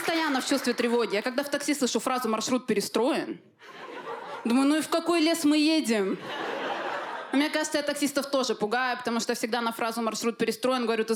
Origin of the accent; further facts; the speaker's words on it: Armenia; Я в этот момент поняла, что я больше армянка, чем современная женщина.